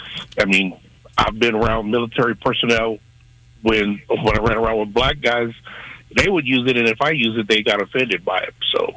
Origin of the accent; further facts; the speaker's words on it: Midwest, United States; Because I'm from the Midwest, and like I said, you know, they're from down South Alabama, Atlanta, Louisiana.